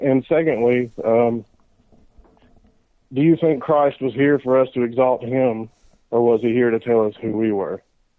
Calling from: Arkansas, United States; from Arkansas.

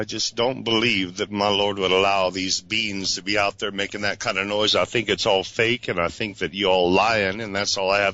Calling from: Taos, United States; from Taos in Arizona.

